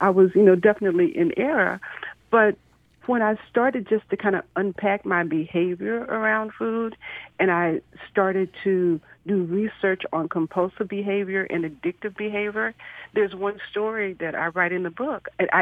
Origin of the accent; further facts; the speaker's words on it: Marshall, Texas, United States; I'm from the country, little country town in East Texas, Marshall, Texas.